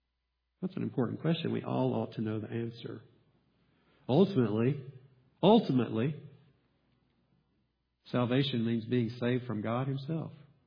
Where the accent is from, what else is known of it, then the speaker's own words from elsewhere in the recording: United States; And, you know, as an American, we want to stand up.